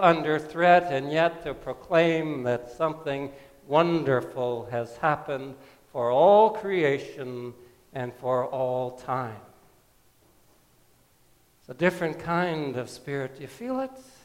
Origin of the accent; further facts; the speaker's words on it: Hamilton, Ontario, Canada; I'm from Hamilton, I wouldn't say Newfoundlander because I'm not from Newfoundland.